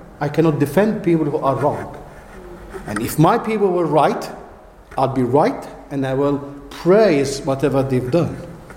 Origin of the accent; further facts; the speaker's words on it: Egypt; because I come from Egypt. I'm an Egyptian.